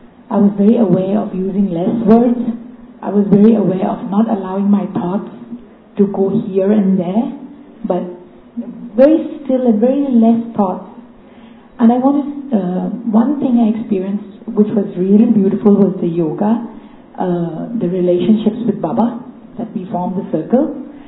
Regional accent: Thailand; Firstly, the word silence.

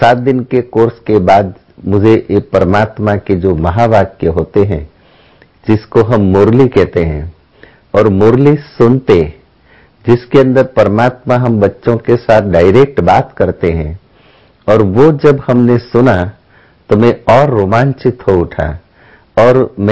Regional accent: Valsad, Gujarat, India; मैं वलसाड से हूं।

